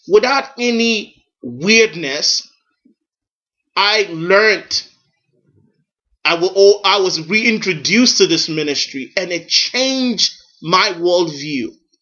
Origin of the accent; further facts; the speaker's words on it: Nigeria; That's one thing I did not know when I was growing up in Nigeria.